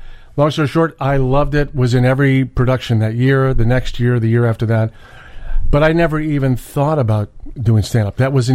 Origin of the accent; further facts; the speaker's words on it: Maywood, Illinois, United States; I grew up in Maywood, okay. Predominantly African American.